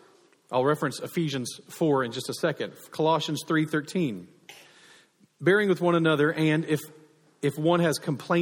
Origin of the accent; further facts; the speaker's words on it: United States; I said, as a patriot, as an American, I grieve at the drift of our country right now.